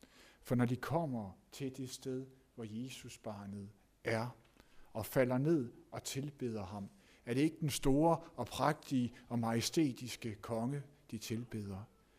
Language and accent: Danish; Zealand, Denmark; og jeg er selv fra Lolland